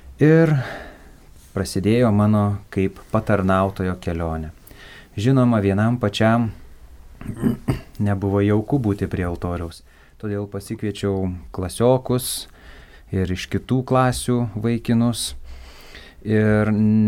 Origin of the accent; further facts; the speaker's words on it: Pašaltonis, Tauragė County, Lithuania; Na, aš esu kilęs iš Žemaitijos, augęs netoli Eržvilko, Skaudvilės, Batakių, Kryžkalnio, čia visos aplinkinės mano gyvenimo vietos. Augau Pašaltonio kaime, švenčiausios mergelės Marijos, ėmimo į dangų parapijoje